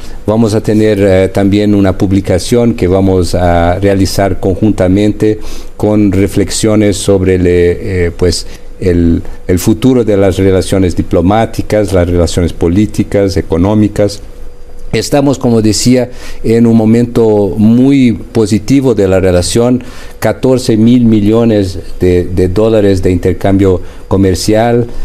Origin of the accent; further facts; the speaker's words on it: Brazil; Las grandes empresas mexicanas tienen importantes inversiones en mi país, y lo mismo pasa en el sentido de Brasil hacia México.